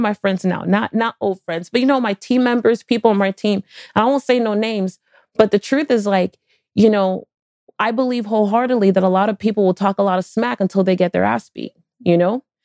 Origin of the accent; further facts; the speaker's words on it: Miami, Florida, United States; I'm born and raised in Miami for those of you who don't know.